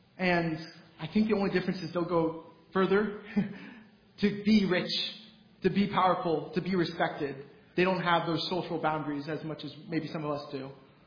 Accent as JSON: {"language": "English", "country": "United States", "said": "But as American Gentiles, we have plenty of things that we will sacrifice our entire life for."}